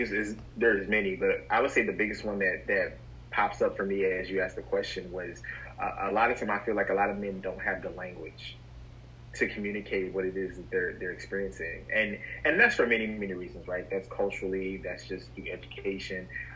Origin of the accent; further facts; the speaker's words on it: Texas, United States; now in New York, United States; Originally, I'm a country boy. I'm originally from Texas, in New York now